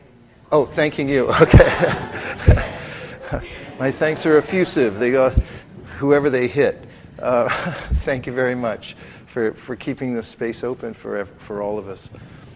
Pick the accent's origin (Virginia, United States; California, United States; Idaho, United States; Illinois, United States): California, United States; Lafayette; I really like the Bay Area in general. I grew up here in Lafayette. Then when I was 16, I became a monk